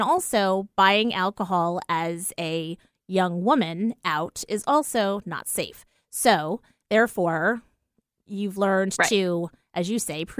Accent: East Coast, United States; And although we're from the East Coast, it's really hard having her so far.

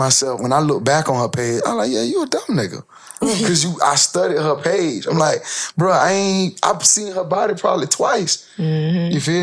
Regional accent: Florida, United States; Yeah, I'm from Florida.

